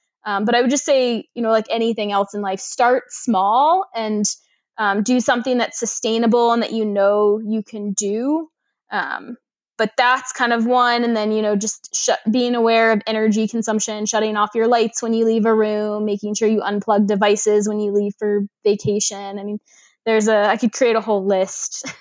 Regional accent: Florida, United States; I originally wanted to be a marine biologist when I was growing up because I grew up in Florida and I've been a scuba diver since I was 10.

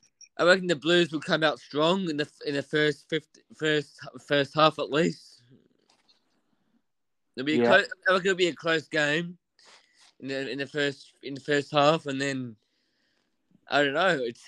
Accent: New South Wales, Australia; born there; yes, I was born here in New South Wales

